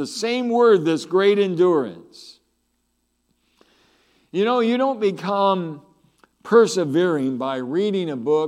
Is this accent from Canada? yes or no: yes; Vancouver, British Columbia, Canada; I think sometimes that we as Canadian Vancouver Christians are so self-sufficient and prosperous